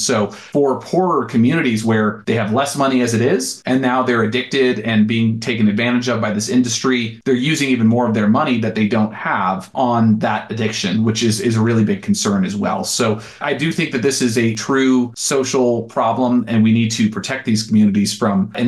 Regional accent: Colorado, United States; I'm from Colorado. I live here in Colorado.

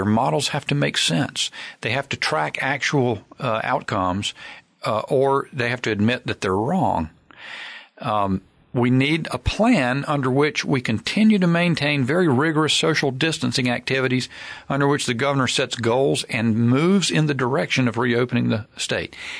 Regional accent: United States; It renewed my pride as an American.

